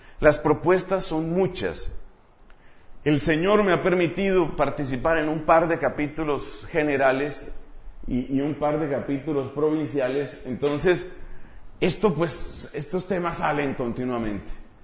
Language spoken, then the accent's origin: Spanish; Colombia; Nosotros allá en mi país, pues recordamos con mucho orgullo que la primera universidad de Colombia